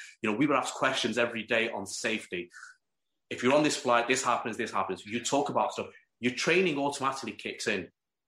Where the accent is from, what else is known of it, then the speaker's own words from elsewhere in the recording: Manchester, North West England, United Kingdom; because I'm from Manchester.